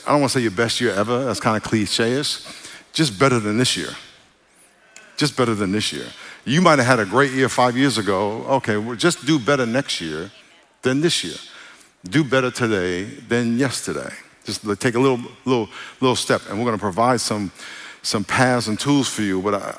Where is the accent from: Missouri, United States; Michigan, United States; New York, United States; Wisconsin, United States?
New York, United States; now in California, United States; being in California, where I'm from New York, so you know Christmas is coming because it's cold.